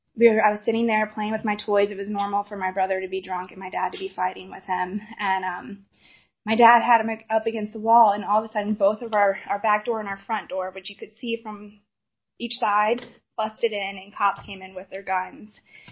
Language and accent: English; Powhatan, Virginia, United States; born there; So I was born in Powhatan, Virginia, which is right outside of Richmond.